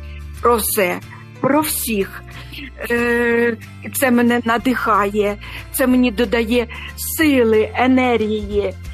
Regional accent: Sumy, Sumy Oblast, Ukraine; moved away; він захищає наше рідне місто Суми. То я душею і своїми молитвами, я там, на Україні.

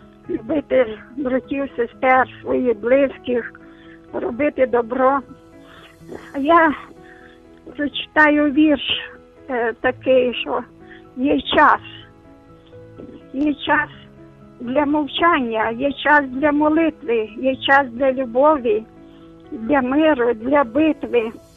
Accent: Chernivtsi Oblast, Ukraine; я з Чернівецької області.

